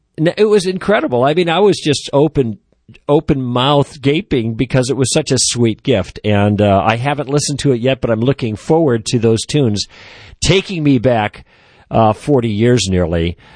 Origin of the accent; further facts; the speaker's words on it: Chicago, Illinois, United States; Because I was in Chicago, I'm from Chicago, so there's a sense in which that was a little bit of a trip into my past.